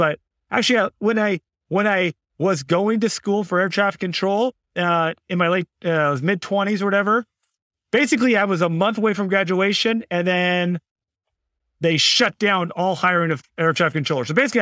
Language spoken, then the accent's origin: English; Arizona, United States; But I grew up here in Arizona. I come from a really big family, like number nine of 11 kids.